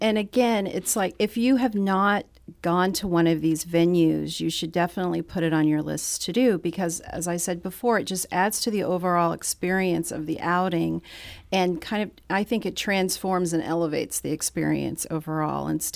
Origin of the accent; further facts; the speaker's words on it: Missouri, United States; I grew up in Southwest Missouri.